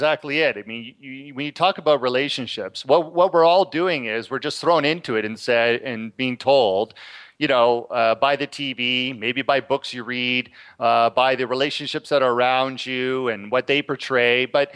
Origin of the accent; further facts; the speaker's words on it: Toronto, Ontario, Canada; I grew up in Toronto, in an area that, you know, there was lots of bad things going on